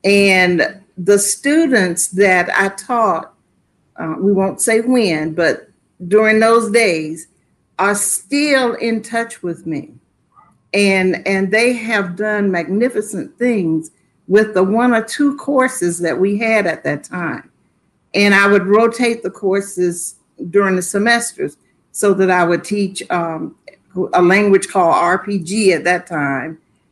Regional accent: Lewisburg, United States; So growing up in Lewisburg, it's a small town.

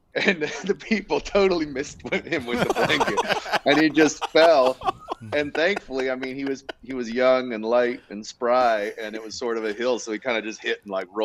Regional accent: Maine, United States; also born or lived in Oregon; Well, I grew up in Maine. My dad's a pastor up there, from Oregon. Actually, I was born in Oregon. But when I was about 3 years old, my dad felt called to be a pastor.

